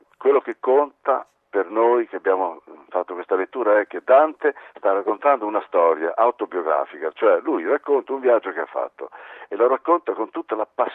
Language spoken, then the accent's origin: Italian; Emilia-Romagna, Italy; essendo io romagnolo di Ravenna e Rimini